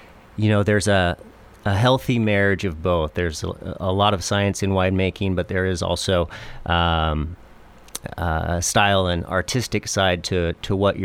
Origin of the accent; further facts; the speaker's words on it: Springfield, Oregon, United States; Yeah, so I grew up in Oregon. I've lived here my whole life, and I grew up in Springfield.